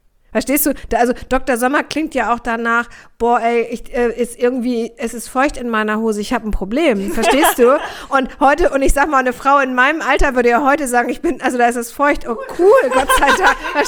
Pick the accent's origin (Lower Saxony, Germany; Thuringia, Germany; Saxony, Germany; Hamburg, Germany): Hamburg, Germany; Also ich komme aus Hamburg. Ich komme aus Hamburg-Aldonor, also ganz nah am Kiez.